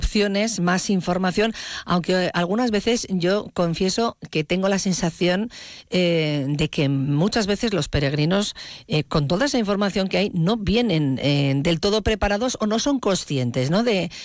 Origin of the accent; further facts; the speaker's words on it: Zubiri, Navarre, Spain; yo soy de Zubiri